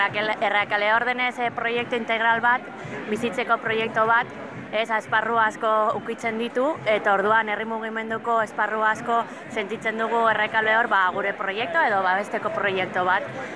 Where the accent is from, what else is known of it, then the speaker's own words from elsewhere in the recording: Vitoria-Gasteiz, Basque Country, Spain; Ba, ni Gasteiztarra naiz.